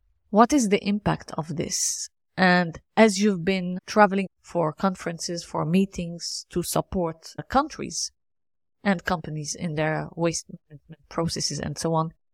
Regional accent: Lebanon; I'm from Lebanon originally

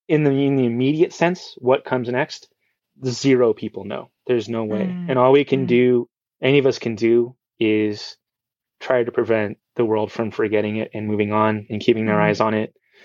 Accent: Sugar Land, Texas, United States; now in San Antonio, United States; Well, I'm originally from Texas, which is where I am now, although I was in Houston at the time, or like a suburb, it's called Sugar Land. And now I'm in San Antonio.

